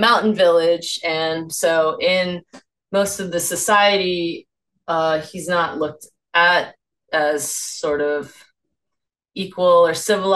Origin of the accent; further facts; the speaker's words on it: United States; I grew up in America, biracial, you know, half white, half Thai.